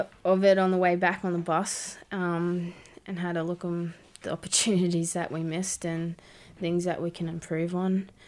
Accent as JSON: {"language": "English", "town": "Cairns", "region": "Queensland", "country": "Australia", "tie": "born or raised there", "lives_now": "Brisbane, Australia", "said": "I grew up in Cairns, playing my junior years down up in there. And then at 16, I moved down to Brisbane"}